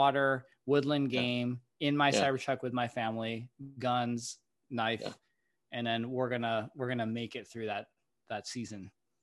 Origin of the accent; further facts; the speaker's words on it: Midwest, United States; So, you know, even though I am a diminutive Asian guy, I am actually from the Midwest, and I love trucks so much.